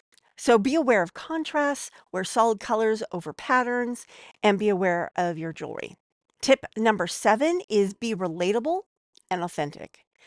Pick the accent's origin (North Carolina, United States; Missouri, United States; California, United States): California, United States; San Francisco; KFRC. That was the radio station that I grew up with in San Francisco.